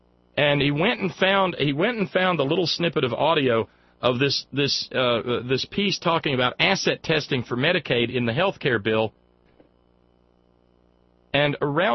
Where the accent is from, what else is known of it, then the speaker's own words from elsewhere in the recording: Alabama, United States; But as a kid growing up in Alabama, there was a whole lot of those front bumper tags.